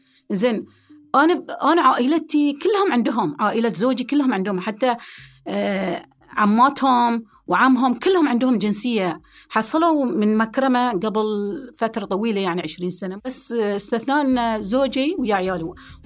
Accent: Bahrain; أنا أم بحرينية،

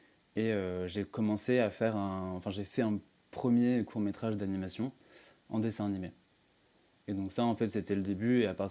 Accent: Rouen, Normandy, France; Non, j'ai grandi en Normandie, à Rouen.

